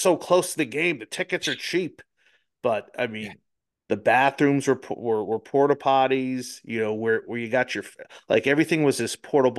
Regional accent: New Jersey, United States; I remember growing up in New Jersey in the late 90s, and we had a lot of minor league teams

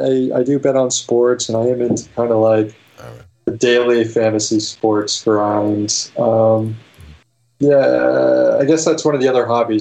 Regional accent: Florida, United States; I grew up in Florida, so I guess I only have one answer.

